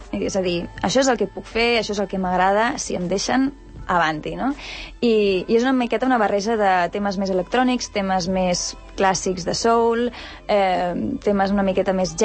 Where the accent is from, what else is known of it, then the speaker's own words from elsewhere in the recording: Catalonia, Spain; jo sóc vallesana, perquè sí que és veritat que em trobaràs tant a Sant Cugat, com a Cerdanyola, com a Rubí, i... Visc a Cerdanyola el que posa el meu DNI